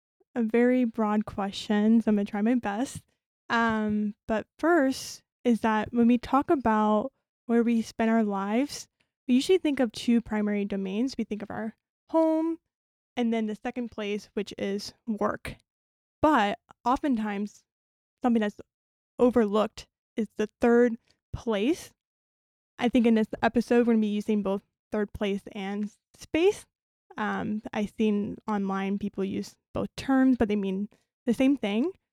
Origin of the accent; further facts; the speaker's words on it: Florida, United States; I grew up in Florida, yeah, where there wasn't a lot of third spaces.